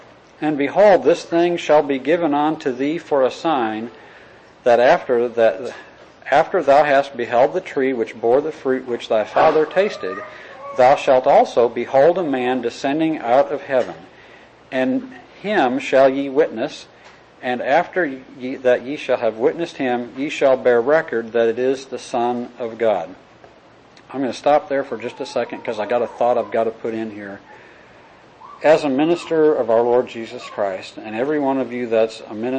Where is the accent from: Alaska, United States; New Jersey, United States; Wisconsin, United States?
Wisconsin, United States; And I've seen lots of driven snow. I grew up in Wisconsin. It's pretty white.